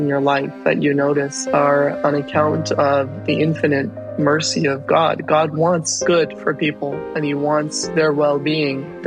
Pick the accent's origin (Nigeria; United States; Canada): Canada; who I am as a Muslim growing up in Canada.